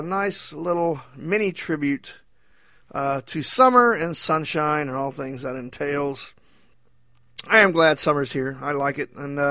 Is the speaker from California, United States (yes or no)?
no; Houston, Texas, United States; now in Austin, United States; I mean, I grew up down near Houston. I'm kind of used to it down there, but up here near Austin, it's usually a lot drier.